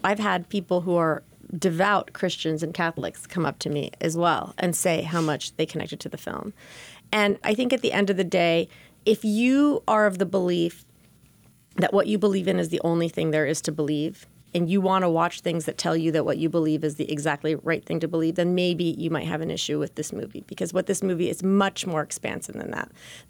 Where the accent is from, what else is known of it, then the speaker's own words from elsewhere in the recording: Orlando, Florida, United States; because I'm half Puerto Rican, half Cuban, and I grew up in Orlando at a time where there were very few Latino people.